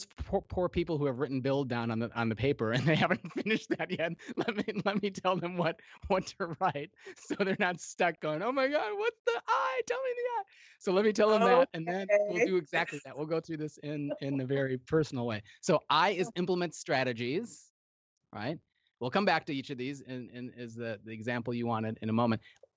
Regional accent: United States; now in Australia; And actually, that's funny because I'm American. As you can, I'm living in Australia, so.

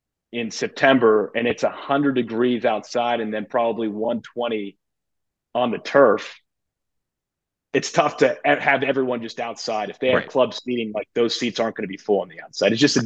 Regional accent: Pittsburgh, Pennsylvania, United States; Buddy of mine, so I'm from Pittsburgh. Buddy of mine who went to a rival high school

